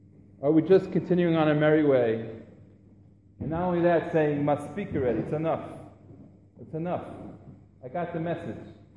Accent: New York, United States; And I grew up in New York, and I'm honking, honking, honking.

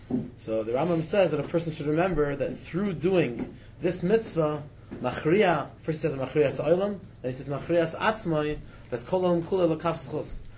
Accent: Toronto, Ontario, Canada; now in Israel; I'm originally from Toronto, and I'm supposed to be here for 4.5 years in Eretz Yisrael

